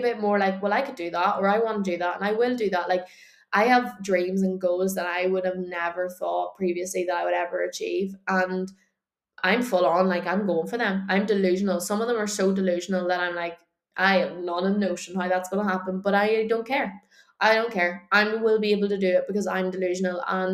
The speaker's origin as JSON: {"language": "English", "country": "Ireland", "said": "not just from the culture that we live in, but I do think it is a lot of the culture that we are as Irish."}